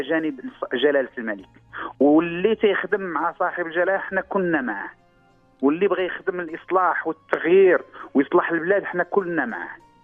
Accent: Ben Ahmed, Casablanca-Settat, Morocco; born there; في الانتخابات التشريعية في مدينة بن حمد مسقط رأسي مرتين

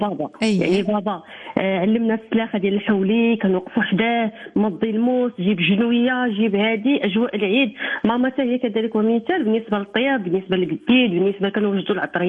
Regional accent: Morocco; الماركة الوحيدة اللي عندنا في المغرب

